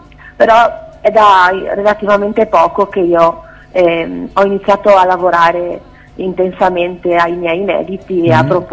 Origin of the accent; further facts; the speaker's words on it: Padua, Veneto, Italy; Allora, io sono padovana